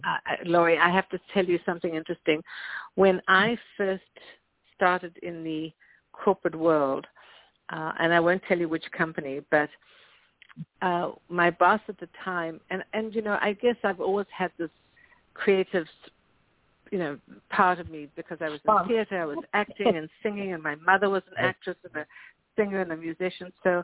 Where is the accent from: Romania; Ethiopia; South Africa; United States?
South Africa; Well, you know, I grew up in South Africa, and yes, I was surrounded by art and music and theater, and I was 10 years old when I was in my first play